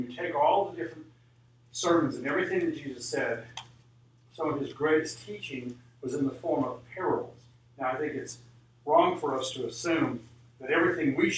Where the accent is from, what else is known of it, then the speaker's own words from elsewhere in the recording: Albuquerque, New Mexico, United States; I remember the first storm, because I grew up in Albuquerque, and you didn't have storms in Albuquerque.